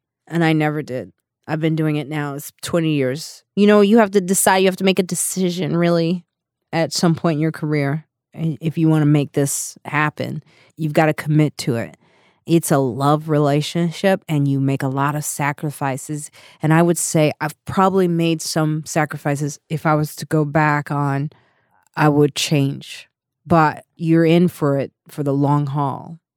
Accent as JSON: {"language": "English", "town": "Highland Park", "region": "Illinois", "country": "United States", "tie": "born or raised there", "also_born_or_lived": "Chicago", "lives_now": "New York, United States", "said": "Highland Park, Illinois, then Chicago South Side, then South Suburbs. So I grew up, like, I had a lot of transitions"}